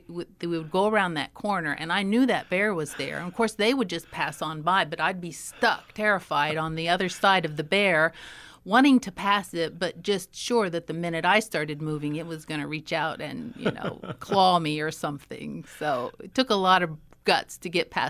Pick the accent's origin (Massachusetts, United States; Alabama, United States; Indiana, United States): Indiana, United States; Evansville; Lived over just behind Washington Grade School. So I went to Washington Grade School, and then we moved over onto Baird Park. So then I was just a few blocks from Bossy High School at that point.